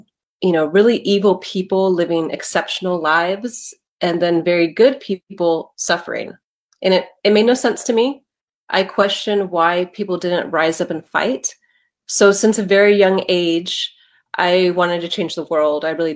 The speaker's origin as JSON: {"language": "English", "region": "California", "country": "United States", "said": "I'm from California. I'm a parent and caregiver."}